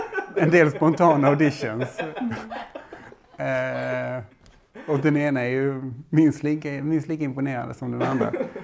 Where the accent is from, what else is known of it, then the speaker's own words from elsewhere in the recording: Skåne, Sweden; tyvärr jag är från Skåne.